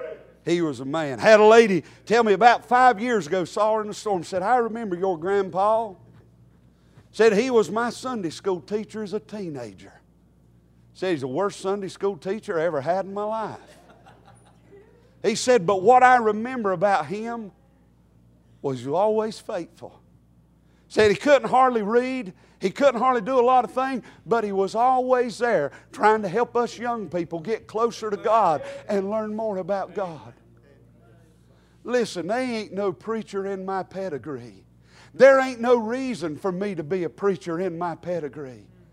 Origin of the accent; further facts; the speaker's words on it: Taylorsville, North Carolina, United States; also born or lived in Charlotte; I was born in Charlotte but raised in Taylorsville. That's where all my roots are, in Taylorsville.